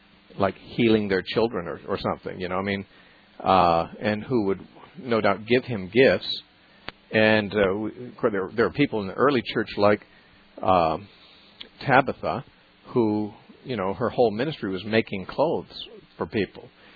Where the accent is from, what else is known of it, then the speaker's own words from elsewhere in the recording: Santa Cruz, California, United States; We're going to talk next to Brian from Santa Cruz, California, my hometown.